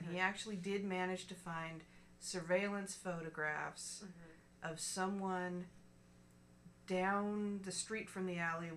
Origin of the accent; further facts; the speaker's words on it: Seattle, Washington, United States; the only time I've ever been to the town dump is in when I grew up in Seattle. And it's in the city, and it's in an enclosed building.